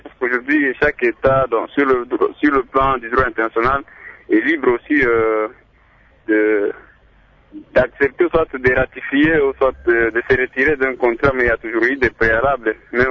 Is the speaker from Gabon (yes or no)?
no; Republic of the Congo; et particulièrement chez nous en République du Congo